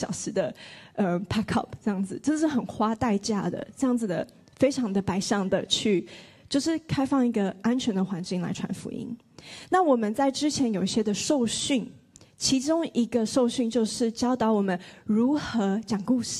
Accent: Sydney, New South Wales, Australia; 我就说我是雪梨人这样子，然后我来没有，所以我不是当地人，我看不懂。

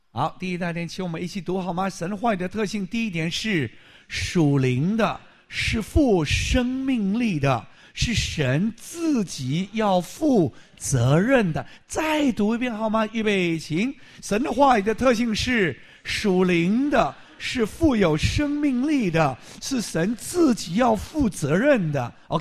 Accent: Guangdong, China; 广东人啊，你唔好丢我哋广东人嘅脸啊

